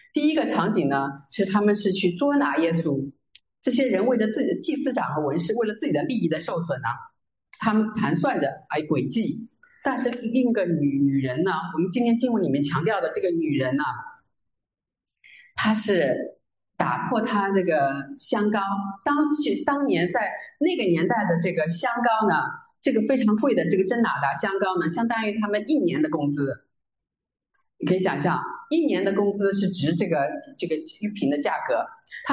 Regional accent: China; 特别是像我们在中国大陆成长的背景里面

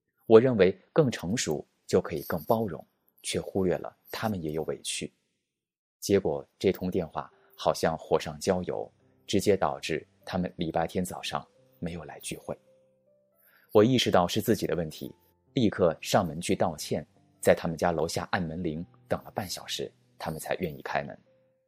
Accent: Taiwan; also born or lived in United States; 我虽然在美国出生，从小在台湾长大，但是我父母的家人都是从内地移民去香港的，姥姥姥爷是天津人，爷爷是重庆人，奶奶是海南岛人，而且我自己的妻子是青岛人。

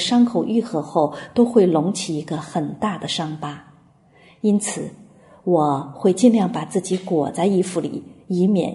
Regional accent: Qingdao, Shandong, China; 我这个从小在海边长大，自认热爱大海的青岛人

